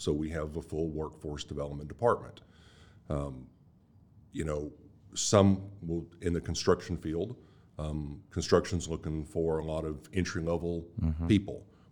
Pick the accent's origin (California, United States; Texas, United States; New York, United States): Texas, United States; Austin; moved away as an adult; also born or lived in France; I grew up in South Austin, and my family's home place is just down the street here from y'all out here in the hills.